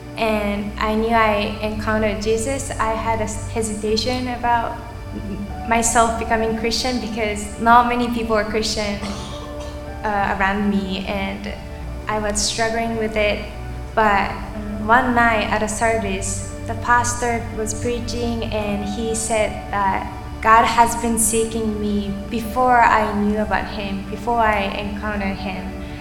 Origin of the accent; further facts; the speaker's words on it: Nagasaki, Japan; I am from Nagasaki, Japan. In Japan, there is Buddhism and Shintoism, so it's kind of like mixed. I grew up in a Japanese family